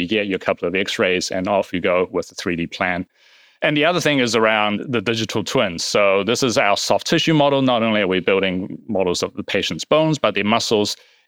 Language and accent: English; New Zealand; I'm from New Zealand.